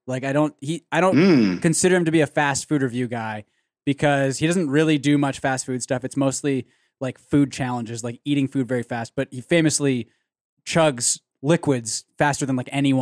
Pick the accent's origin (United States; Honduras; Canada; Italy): Canada; Like I, as a Canadian, that's what I'm most proud of.